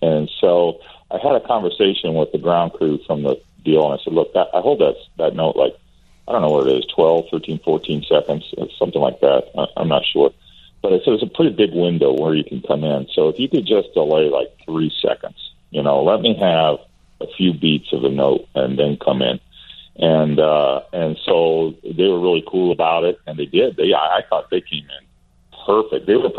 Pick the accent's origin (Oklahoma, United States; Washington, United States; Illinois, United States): Washington, United States; And, you know, I grew up in Washington State, and I go every year.